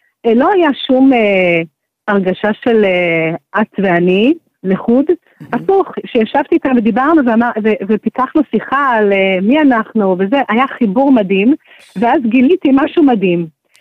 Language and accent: Hebrew; Miami, Florida, United States; now in Elad, Israel; אני גרה באלעד, אבל אני במקור ממיימי.